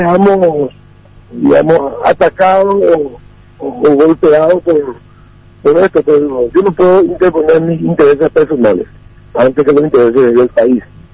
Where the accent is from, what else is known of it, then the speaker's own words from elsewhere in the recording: Paraguay; tenemos que hacer fuerza junto a todos los paraguayos